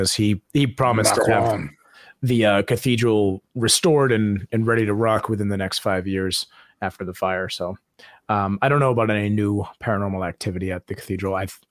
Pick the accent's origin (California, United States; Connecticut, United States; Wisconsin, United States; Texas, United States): Connecticut, United States; now in Florida, United States; I know this is completely off topic, but I'm from Connecticut and moved to Florida.